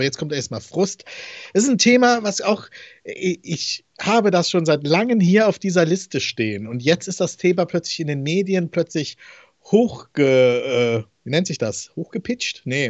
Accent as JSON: {"language": "German", "town": "Aachen", "region": "North Rhine-Westphalia", "country": "Germany", "said": "ich komme ja aus Aachen"}